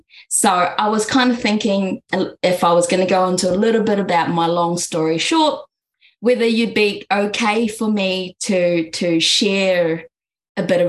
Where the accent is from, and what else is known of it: New Zealand; born or raised there; also born or lived in Manila, Philippines